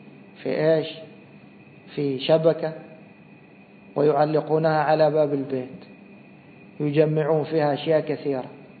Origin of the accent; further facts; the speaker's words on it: Egypt; خاصة مثلا عندنا في مصر دوما يقولون: إيش؟ ها؟ والنبي والنبي والنبي كذا